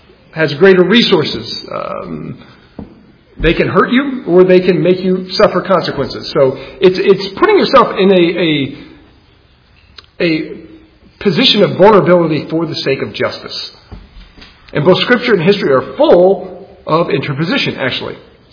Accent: Illinois, United States; I know my home state of Illinois is doing it.

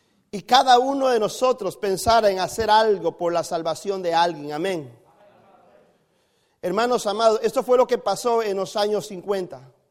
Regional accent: Costa Rica; now in United States; ¿Dónde hay semilleros de gente que quiera servir a Dios y ganar almas en mi país? Hermanos, estamos en una batalla hasta interna por servir en nuestro propio país.

